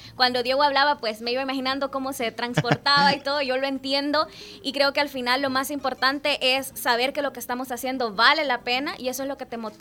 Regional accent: San Miguel, El Salvador; moved away as an adult; now in San Salvador, El Salvador; yo soy de San Miguel, orgullosamente migueleña. Hace 2 años me vine a la capital, como digo, a cumplir el sueño capitalino, porque de verdad, mucha gente del interior del país tenemos ese sueño.

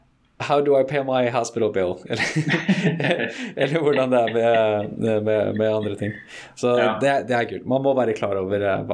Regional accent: Oslo, Norway; moved away; Det synes jeg var utrolig gøy som nordmann, det var jo litt av en overgang for min side, fra Oslo til det.

